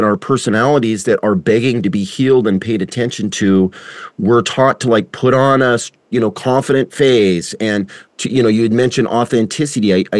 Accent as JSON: {"language": "English", "country": "United States", "said": "certainly not in you know, America and Canada, I'll speak as an American"}